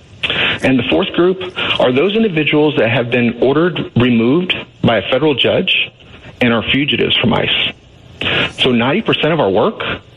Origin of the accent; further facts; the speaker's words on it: Texas, United States; So I'm from deep South Texas. I'm a Texan, native born.